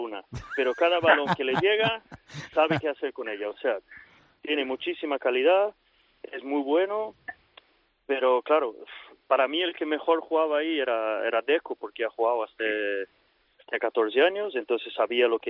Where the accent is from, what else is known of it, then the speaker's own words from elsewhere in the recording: Brazil; Spanish is a second language; Yo como soy brasileño, pues...